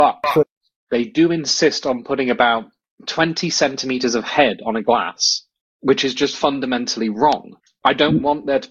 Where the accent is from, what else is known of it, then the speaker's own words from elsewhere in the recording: Bristol, South West England, United Kingdom; Come on, Sebastian, we're both from Bristol. We know what it's like in the West Country. You're raised on cider.